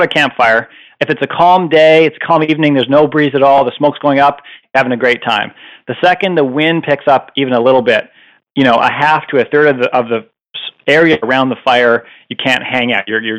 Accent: Canada; moved away as an adult; also born or lived in Ohio; now in Pennsylvania, United States; I come from Canada originally. I was born in Ohio, grew up in Canada

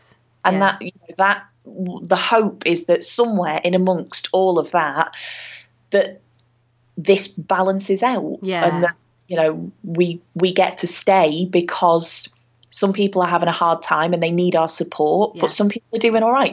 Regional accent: England, United Kingdom; We're English, we suck at bartering.

